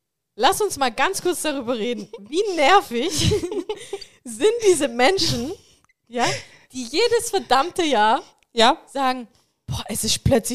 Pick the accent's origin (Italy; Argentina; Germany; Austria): Italy; Southern Italy; Ich bin Südländerin. Ich komme eigentlich aus dem Süden Italiens.